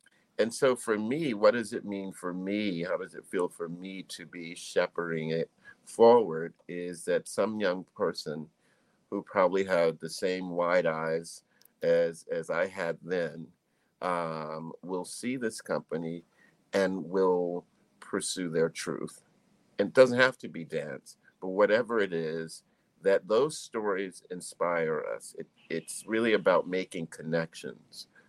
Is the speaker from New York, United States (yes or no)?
no; Miami, Florida, United States; growing up in Miami, in a small neighborhood called Liberty City, in going to the theater, seeing Revelations